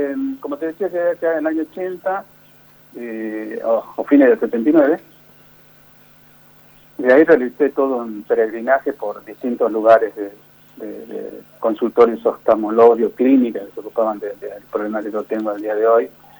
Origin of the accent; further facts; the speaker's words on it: Tartagal, Salta, Argentina; tengo muy muy buenos recuerdos de mi infancia, de haber crecido en Villa Saavedra cuando yo me vine, todavía no he tenido el avance que tiene al día de hoy este lugar, no este barrio de Tartagal.